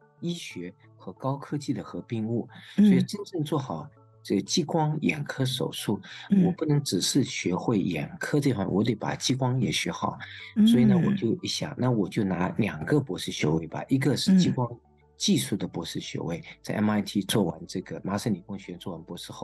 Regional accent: China; moved away; 他说你是哪儿来的？我是中国来的

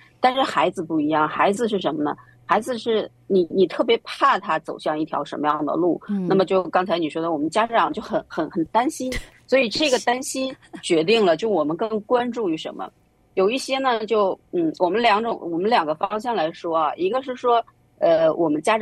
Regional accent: China; 因为我们中国人的思想叫防患于未然

